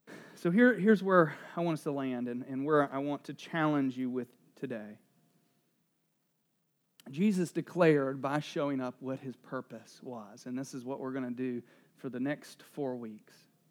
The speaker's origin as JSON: {"language": "English", "region": "North Carolina", "country": "United States", "said": "I am from North Carolina."}